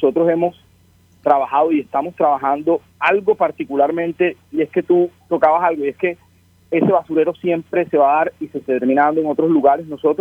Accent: Barranquilla, Atlántico, Colombia; Mientras nosotros como barranquilleros no cambiemos el chip con respecto a eso

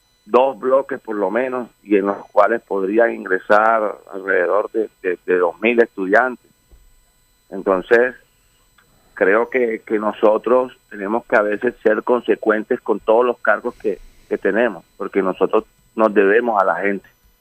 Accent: Malambo, Atlántico, Colombia; yo soy del municipio de Malambo, yo soy el egresado también de casualidad en el INEM, donde se está llevando a cabo la sede de la Universidad Atlántico en Soledad

